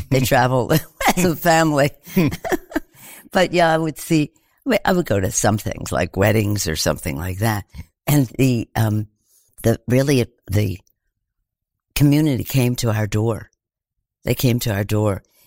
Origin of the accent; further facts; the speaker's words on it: Baltimore, Maryland, United States; when I was born, my father was in Congress from Baltimore, and when I was 7 years old, in first grade, he became the mayor of Baltimore.